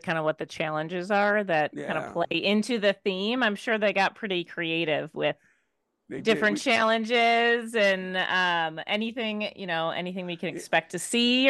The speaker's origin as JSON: {"language": "English", "region": "Midwest", "country": "United States", "tie": "born or raised there", "said": "When I grew up in the Midwest, the Mexican food is like."}